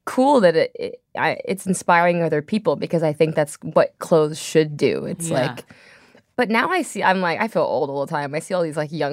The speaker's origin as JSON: {"language": "English", "town": "Venice Beach", "region": "California", "country": "United States", "tie": "born there", "said": "I'm like, I was born in Venice Beach."}